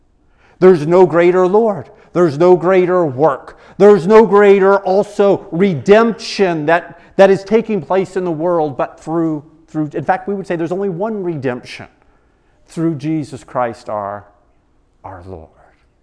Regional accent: Florida, United States; When I grew up in Florida, and every day at school, we would stand at our desks.

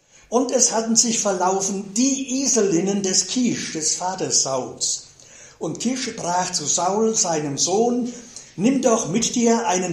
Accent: North Rhine-Westphalia, Germany; Gebürtiger Siegerländer, von Kindheit an in den Siegerländergemeinschaften beheimatet. Ich war 13 Jahre alt, als ich in dieser Gemeinde, wo ich herkomme, zum Glauben an Jesus gefunden habe.

